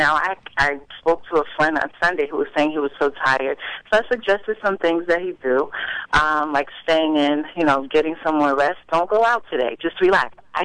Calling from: Paterson, New Jersey, United States; I'm calling from Patterson, New Jersey.

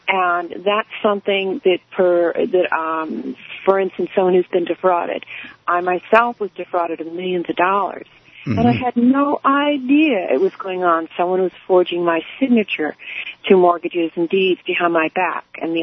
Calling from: Southport, Connecticut, United States; And I'm calling from Connecticut. I'm calling you from Southport, Connecticut, okay?

